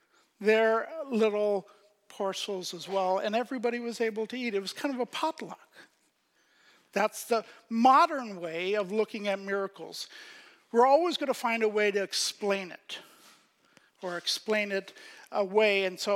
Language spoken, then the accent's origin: English; Pakistan; I grew up in Pakistan every Sunday singing hymns in Urdu to English tunes